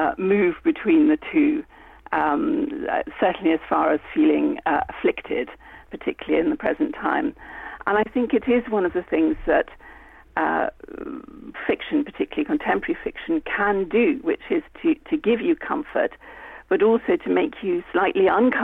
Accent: Italy; moved away; so unlike the Mediterranean that I grew up with, because I grew up in Italy

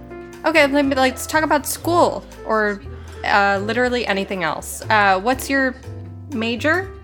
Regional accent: Kentucky, United States; Kentucky, born and bred.

